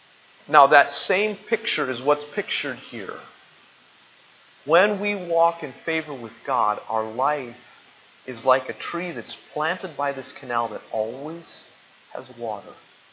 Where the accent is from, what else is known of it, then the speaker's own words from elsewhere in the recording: Colorado, United States; born there; But where I was born in Colorado, where my uncles and aunts, where my father grew up farming